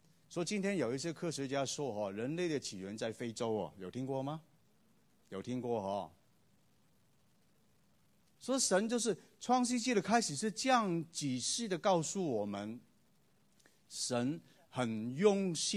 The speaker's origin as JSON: {"language": "Chinese", "country": "China", "said": "我们中国人是这样说"}